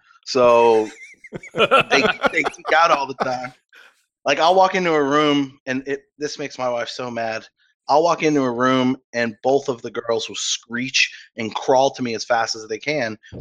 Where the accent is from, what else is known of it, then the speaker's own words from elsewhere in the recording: Cape Cod, Massachusetts, United States; now in Texas, United States; See, I'm from Massachusetts. Yeah. We're both from a place called Cape Cod. I live in Texas now because that's where the government placed us.